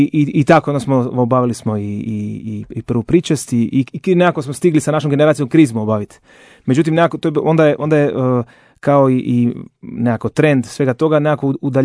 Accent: Zagreb, City of Zagreb, Croatia; Da, ja dolazim iz Zagreba, odrastao sam na Trnjanskoj Savici, imam roditelje, imam dva brata, starijeg brata 4 godine i ja sam blizanac

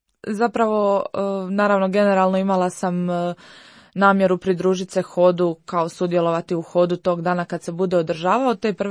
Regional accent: Imotski, Split-Dalmatia County, Croatia; a ja sam inače rođena i odrasla u Imotskom

